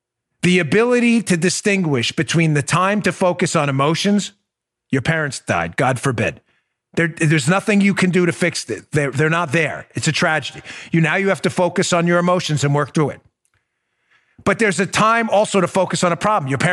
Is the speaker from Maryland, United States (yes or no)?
yes; Maryland, United States; I should know. I'm from Maryland. I should know.